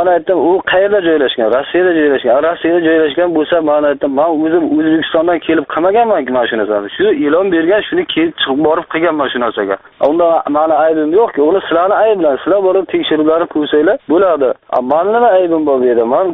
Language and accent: Uzbek; Navoiy Region, Uzbekistan; "Men Navoiydanman, sen qaydasan?"